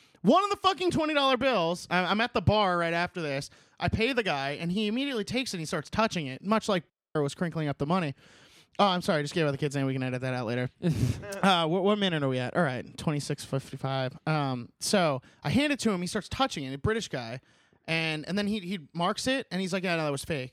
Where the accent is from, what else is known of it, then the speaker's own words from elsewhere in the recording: Buenos Aires, Argentina; I'm from Buenos Aires